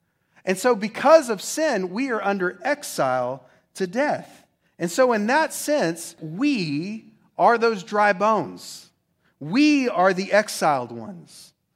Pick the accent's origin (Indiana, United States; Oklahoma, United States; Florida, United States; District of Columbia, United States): Oklahoma, United States; Like, I'm from Oklahoma, Greek's not our thing.